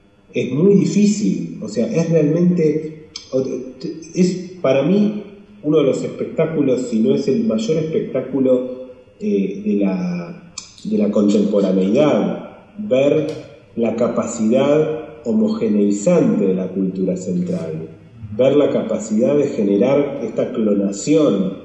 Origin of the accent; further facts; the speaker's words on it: Argentina; Yo creo que nosotros como argentinos tenemos que reflexionar.